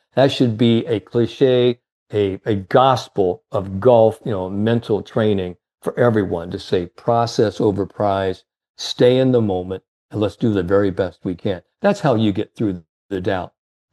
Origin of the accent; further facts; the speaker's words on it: Indiana, United States; I came from the Hoosier State, Indiana, and we were basketball crazy.